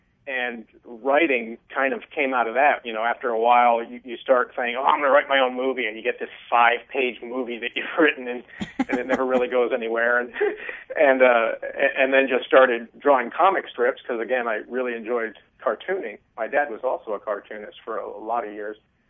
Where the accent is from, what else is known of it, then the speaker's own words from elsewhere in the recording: Virginia, United States; I grew up I actually finished high school in Virginia. I was born in Virginia, moved out here, like I said, 25 years ago